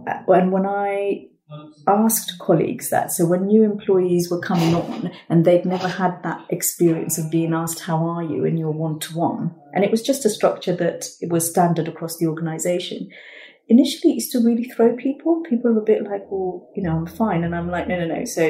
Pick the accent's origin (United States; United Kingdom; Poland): United Kingdom; You know, I'm from a British Bangladeshi Muslim culture, family background, and you know, being married more than once in my community is a huge stigma